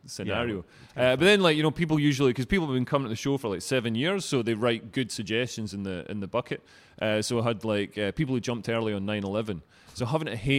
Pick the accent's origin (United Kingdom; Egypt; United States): United Kingdom; Scotland; down here, I've got an identity as a Scotsman.